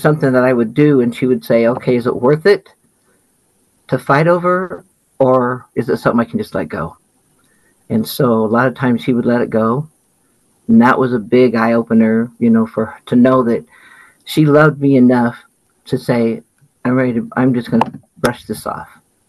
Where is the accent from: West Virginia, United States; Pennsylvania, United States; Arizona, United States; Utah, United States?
Utah, United States; Ogden; I was born and raised in Ogden, Utah. My family, we were raised in a Pentecostal church